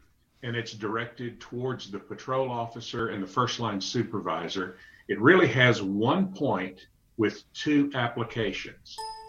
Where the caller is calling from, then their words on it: Arlington, Texas, United States; I'm in Arlington, Texas.